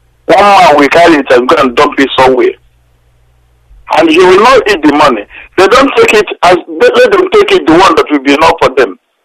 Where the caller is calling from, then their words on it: London, United Kingdom; I'm calling from London.